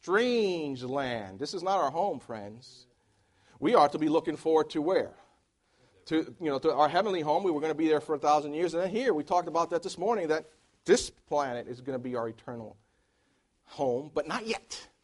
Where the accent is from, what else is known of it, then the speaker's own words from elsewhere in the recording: Philadelphia, Pennsylvania, United States; I remember when I first moved to Chattanooga. Of course, I come from Philadelphia, so I'm a Yankee.